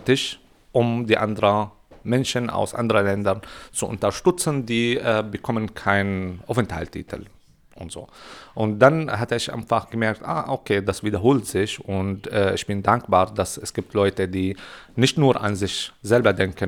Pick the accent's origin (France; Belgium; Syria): Syria; German is a second language; now in Germany; Ich komme aus Syrien